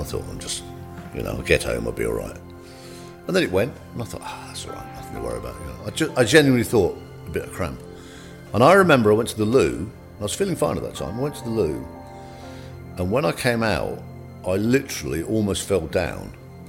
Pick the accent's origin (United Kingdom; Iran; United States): United Kingdom; I'm very British